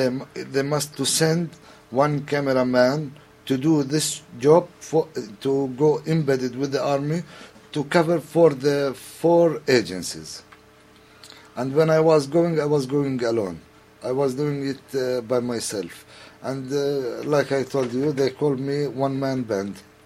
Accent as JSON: {"language": "English", "town": "Bethlehem", "region": "West Bank", "country": "Palestine", "said": "I'm from Bethlehem. I am a cameraman for news cameraman."}